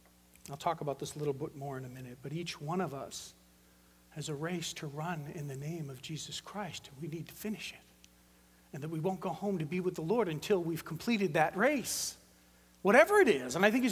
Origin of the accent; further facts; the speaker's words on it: Boston, Massachusetts, United States; Originally, you know, I'm from Boston.